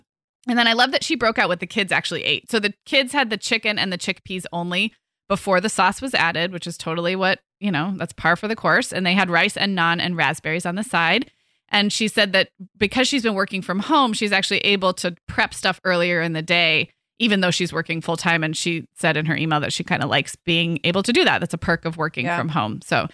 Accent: California, United States; moved away as an adult; when I moved to the Midwest from growing up in California

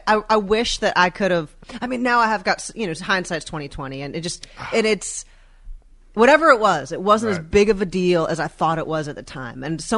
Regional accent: Marietta, Georgia, United States; also born or lived in Florida; No, I was from Florida, and then by the time I was in high school, I was in Marietta.

